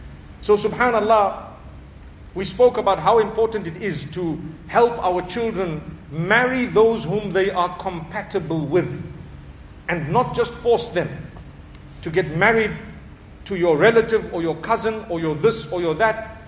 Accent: Zimbabwe; I come from Zimbabwe, where food being wasted is not really an option

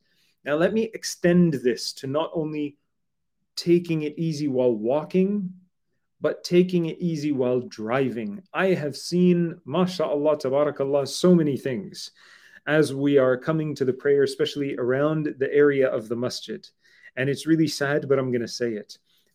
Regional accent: Quebec, Canada; I don't know, I'm from Quebec, so we call it the la loi de la route.

